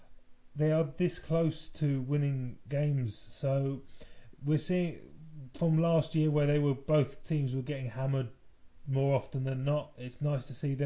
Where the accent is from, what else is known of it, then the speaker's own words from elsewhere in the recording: England, United Kingdom; a Welshman refereeing means Wales aren't in there, and that's always a bonus for, as an Englishman.